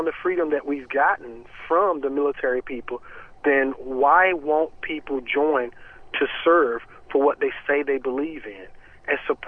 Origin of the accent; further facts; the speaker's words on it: Goldsboro, North Carolina, United States; I grew up in Goldsboro in the home of Seymour Johnson.